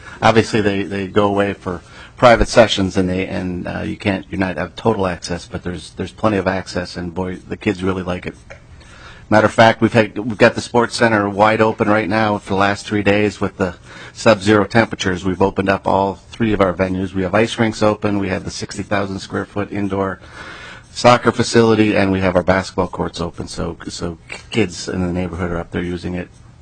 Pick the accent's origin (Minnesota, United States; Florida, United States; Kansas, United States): Minnesota, United States; I grew up on the Iron Range and in western Minnesota.